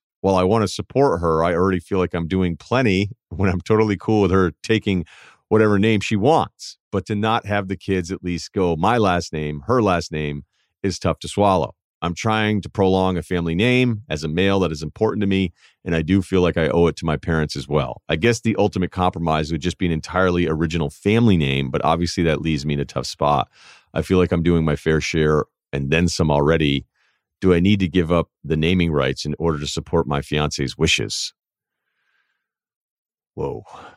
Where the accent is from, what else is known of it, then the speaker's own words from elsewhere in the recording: New York City, New York, United States; Two liberal Jewish people growing up in New York City area tend to do that.